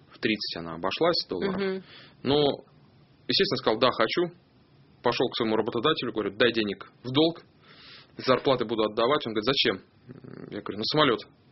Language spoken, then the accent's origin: Russian; Moscow, Russia; born there; Я родился в Тушинском районе города Москвы.